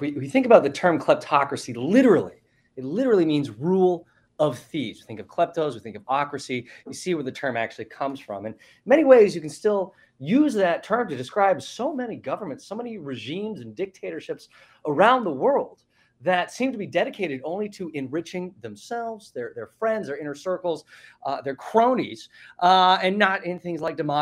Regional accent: United States; I'm talking about, certainly as an American, for largely American audiences

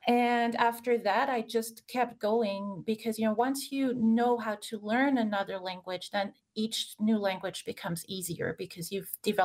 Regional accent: Strasbourg, Grand Est, France; English is a second language; So I grew up in France, in Strasbourg, which is one of three capitals of Europe. It's right on the German border. So I was exposed to lots of different languages at an early age.

